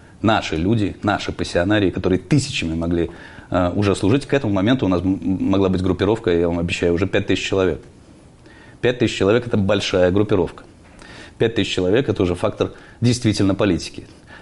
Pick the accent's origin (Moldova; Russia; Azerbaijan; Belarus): Belarus; И мы, белорусы, как всегда, проспали.